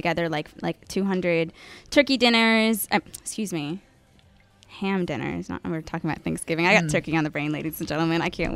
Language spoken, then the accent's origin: English; Hawaii, United States; I grew up in Hawaii, man. Shoes were totally optional.